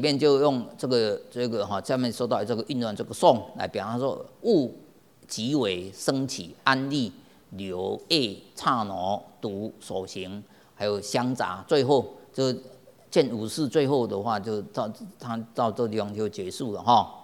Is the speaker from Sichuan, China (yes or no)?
yes; Sichuan, China; 我们四川人有时候会说话，对不对